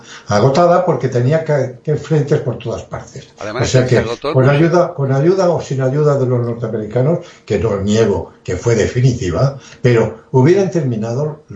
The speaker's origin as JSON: {"language": "Spanish", "country": "Spain", "said": "los que mejor podemos entender a los del Islam somos los españoles, que los hemos tenido 8 siglos con nosotros y llevamos dentro también la vena morisca"}